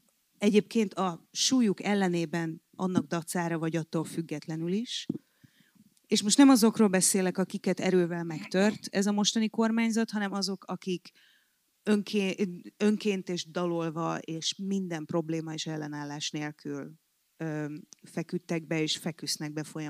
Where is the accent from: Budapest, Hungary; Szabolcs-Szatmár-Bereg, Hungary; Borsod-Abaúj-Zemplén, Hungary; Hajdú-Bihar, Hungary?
Szabolcs-Szatmár-Bereg, Hungary; Hát nem, én rendkívül nyírségi vagyok, sajnálom.